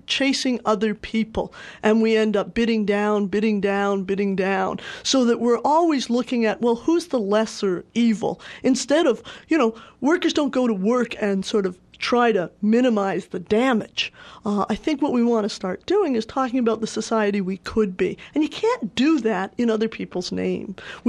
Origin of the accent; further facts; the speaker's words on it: Canada; now in United States; As you may know, I'm originally from Canada